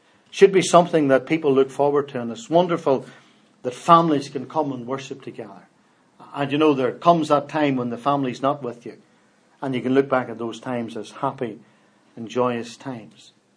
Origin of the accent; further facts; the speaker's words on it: Cork, Munster, Ireland; But I'm from Coke